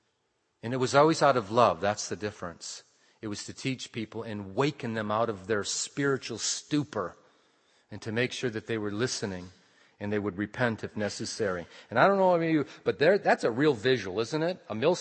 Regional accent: United States; Now, I'm an American, and in America, we're big on our Bill of Rights.

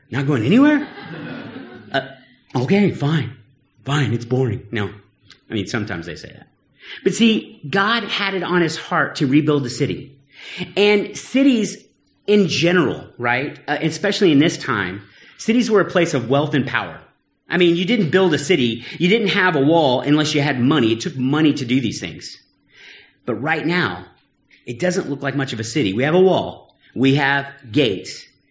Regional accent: United States; You have to remember I'm American, right?

